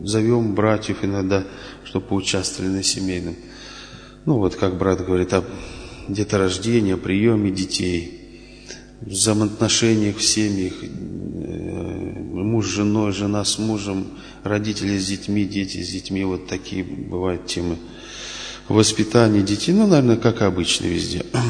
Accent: Kaluga Oblast, Russia; я из Калужской области, ну, 97-98 год я вот там постоянно как женился.

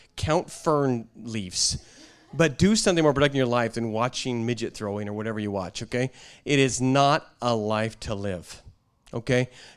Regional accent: Ireland; Well, I'm Irish. We're just always angry.

